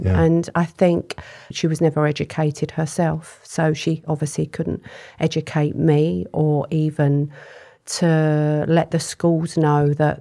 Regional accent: Stratford, London, United Kingdom; I grew up in Stratford, East London.

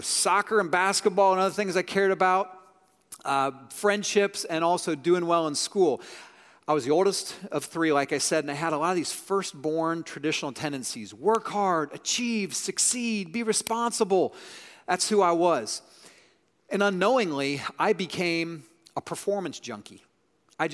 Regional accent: Columbus, Ohio, United States; So I grew up in Columbus, Ohio. Go Bucks, OH.

